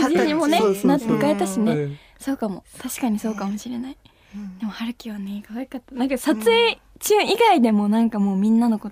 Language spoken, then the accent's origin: Japanese; Wakayama, Japan; 和歌山です。